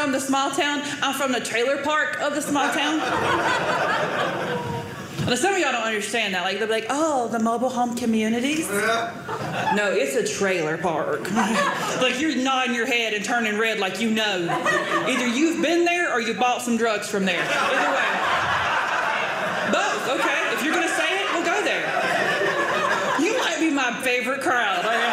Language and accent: English; North Carolina, United States; Look, y'all, I am from North Carolina.